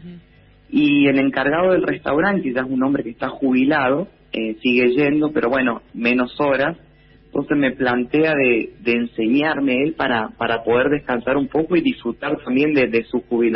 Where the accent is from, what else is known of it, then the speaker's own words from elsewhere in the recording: San Rafael, Mendoza, Argentina; born there; moved away as an adult; now in General Alvear, Argentina; yo nací en San Rafael y, bueno, me fui a los 18 años, y cuando llegué acá al Alvear